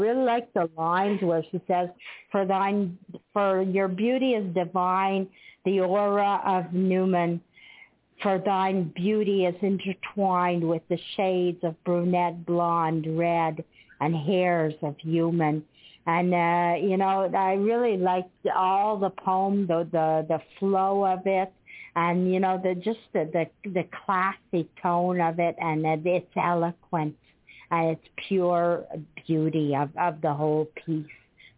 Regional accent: Canada; we're both from Canada, me and Robbie, and you know, I get where he's coming from because you know I live in Quebec here

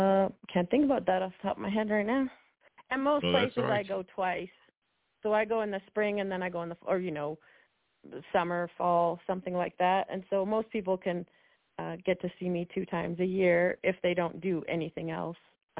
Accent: Canada; Because we're both Canadian, I guess.

